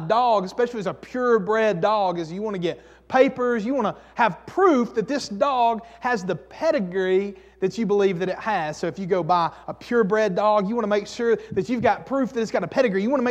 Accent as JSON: {"language": "English", "town": "Sand Mountain", "region": "Alabama", "country": "United States", "said": "can y'all tell I'm from Sand Mountain?"}